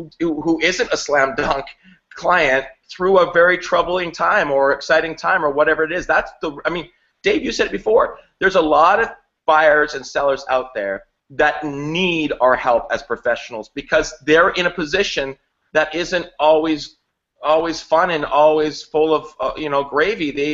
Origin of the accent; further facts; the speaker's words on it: Canada; And I had, as a Canadian, had never even heard that expression before.